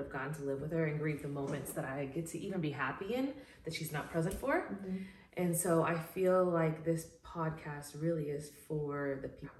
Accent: Los Angeles, California, United States; also born or lived in Brooklyn; I'm from Los Angeles. I'm actually from here, as I mentioned. I'm not a transplant like a lot of people. I lived in Brooklyn for 5 years, bedside exclusively. But now I'm back.

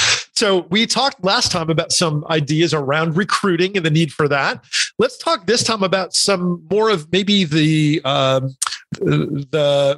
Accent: New Jersey, United States; Well, so I grew up in New Jersey. And so for me, it was the Yankees and the Giants, the New York Football Giants.

